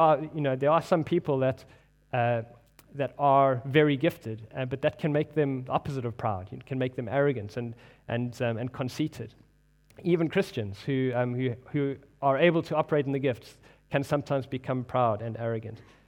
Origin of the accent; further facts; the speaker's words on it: South Africa; growing up in South Africa, you cannot avoid but watching rugby.